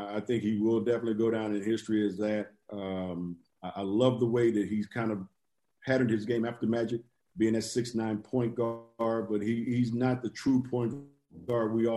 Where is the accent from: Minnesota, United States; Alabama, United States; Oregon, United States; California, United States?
California, United States; Inglewood; It's all good because I'm from Inglewood too.